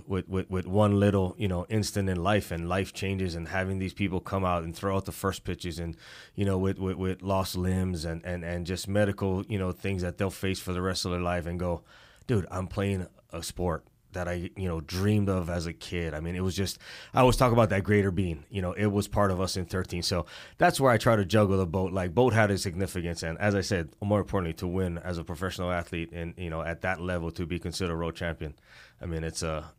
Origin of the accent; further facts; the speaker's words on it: Hawaii, United States; I think I tell people growing up in Hawaii, being a warrior and having that mentality